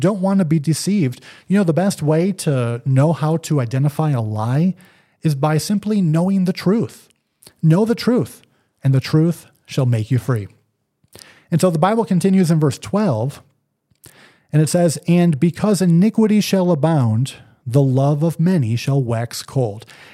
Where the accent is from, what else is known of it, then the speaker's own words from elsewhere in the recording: New York, United States; Well, I don't know. I'm from New York.